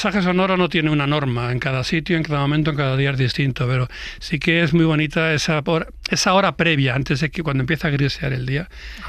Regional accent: La Granja, Castile and León, Spain; en mi pueblo, en La Granja, en Segovia.

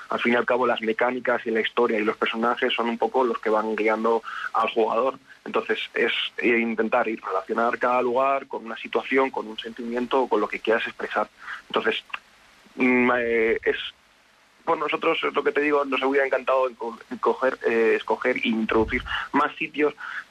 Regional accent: Béjar, Castile and León, Spain; Yo soy de Béjar.

